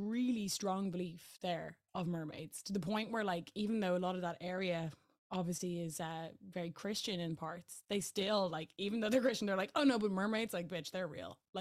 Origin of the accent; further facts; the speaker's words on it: Ireland; I am Irish